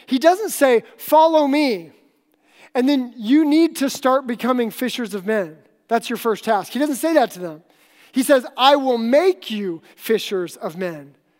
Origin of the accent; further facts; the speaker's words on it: Alaska, United States; but I grew up in Alaska